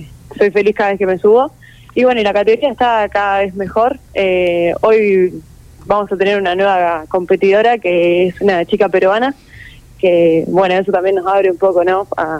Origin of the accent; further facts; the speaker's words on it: Lezama, Buenos Aires Province, Argentina; arranqué a los 10 años en karting de tierra en mi pueblo, en Lezama, provincia de Buenos Aires.